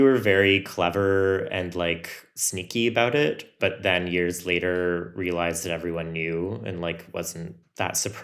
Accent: Ottawa, Ontario, Canada; now in Toronto, Canada; Well, I moved to Toronto from Ottawa, where I grew up in 2008.

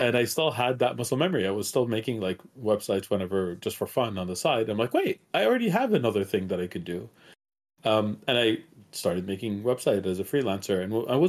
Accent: Montreal, Quebec, Canada; also born or lived in Iraq; So I was born in Iraq. Let's start at the beginning. I moved out of there before the Iran-Iraq war. We came to Canada when I was about 5 years old. Been here ever since, in Montreal, Canada specifically.

